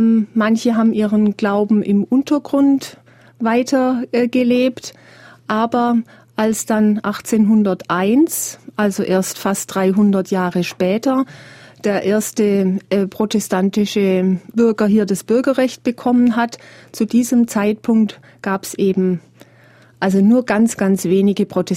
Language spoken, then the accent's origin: German; Baden-Württemberg, Germany; now in Bavaria, Germany; Also ich komme wie die Caroline aus Baden, bin also auch vor 30 Jahren, noch über 30 Jahren nach Bayern zugereist.